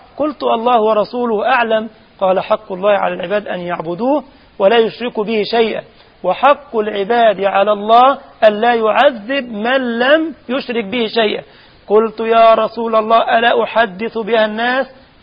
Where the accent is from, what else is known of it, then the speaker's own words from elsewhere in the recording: Egypt; بقت هيصة كما يقول عندنا في مصر، يقول لك هيصة